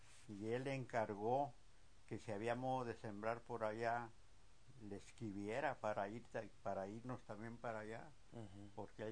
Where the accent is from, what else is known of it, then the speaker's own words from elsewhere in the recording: Gómez Palacio, Durango, Mexico; born there; Yo nací en Gómez Palacio, Durango, el 11 de septiembre de 1918.